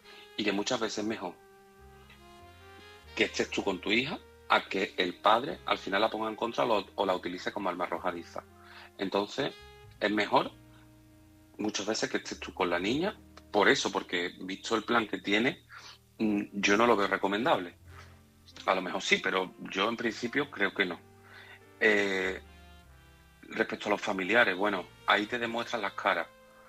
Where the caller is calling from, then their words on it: Seville, Andalusia, Spain; corresponsal de Sevilla.